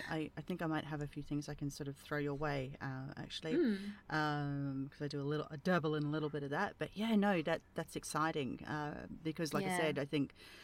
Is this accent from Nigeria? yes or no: no; Australia; It's nice every now and then being token Aussie, but it's actually very it's very lovely to chat with another Australian.